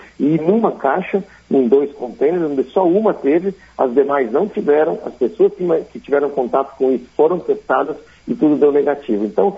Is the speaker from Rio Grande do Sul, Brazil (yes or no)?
yes; Rio Grande do Sul, Brazil; Eu sou gaúcho, moro aqui em Porto Alegre também